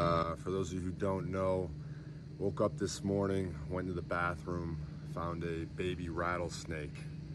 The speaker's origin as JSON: {"language": "English", "region": "Wisconsin", "country": "United States", "also_born_or_lived": "Houston", "lives_now": "Arizona, United States", "said": "I'm from Wisconsin. Don't have a lot of experience with snakes."}